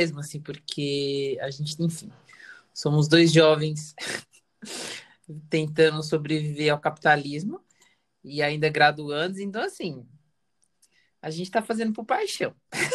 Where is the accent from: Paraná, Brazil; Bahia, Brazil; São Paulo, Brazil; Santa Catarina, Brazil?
São Paulo, Brazil; Guarulhos; now in São Paulo, Brazil; eu tenho 21 anos, eu sou natural de Guarulhos. Mas atualmente moro em São Paulo, onde eu curso a graduação de biblioteconomia aqui na USP.